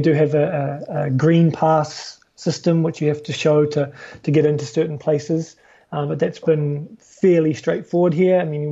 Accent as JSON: {"language": "English", "country": "New Zealand", "said": "especially as a Kiwi, you can, or as a foreigner, I should say"}